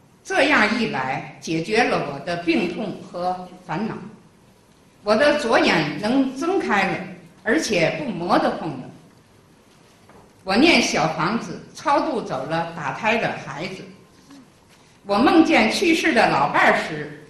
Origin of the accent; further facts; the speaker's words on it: Tianjin, China; 我是天津的